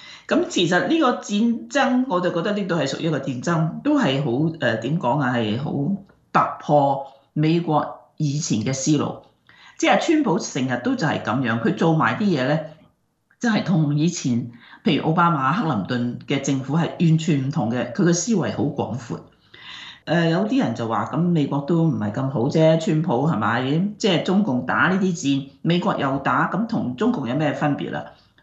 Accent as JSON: {"language": "Cantonese", "region": "Guangdong", "country": "China", "said": "我哋廣東人講嘅鬼拍後尾枕"}